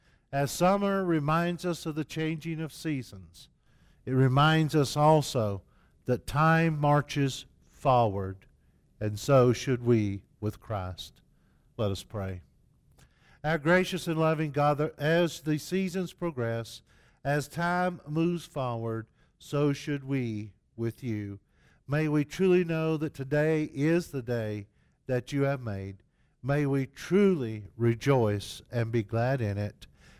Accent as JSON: {"language": "English", "region": "Southeast", "country": "United States", "tie": "born or raised there", "said": "And I remember growing up in the Southeast where that was still, 50 years ago now, that was the norm"}